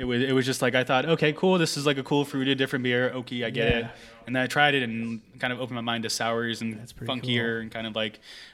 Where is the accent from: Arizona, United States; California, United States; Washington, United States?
California, United States; San Marcos; Dude, I grew up in San Marcos, kind of like on the border of Escondido.